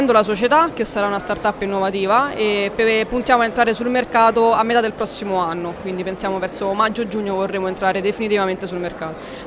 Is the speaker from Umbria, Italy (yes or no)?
no; Abruzzo, Italy; perché noi siamo abruzzesi appunto